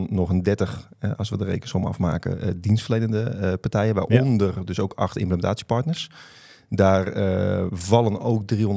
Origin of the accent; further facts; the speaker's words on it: Barneveld, Gelderland, Netherlands; ik ben net 42 jaar. En ik kom uit Barneveld.